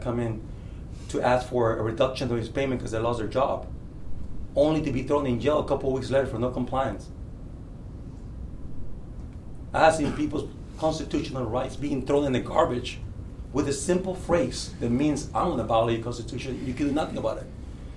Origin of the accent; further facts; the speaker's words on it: Cypress, Texas, United States; I'm from Cypress, Texas.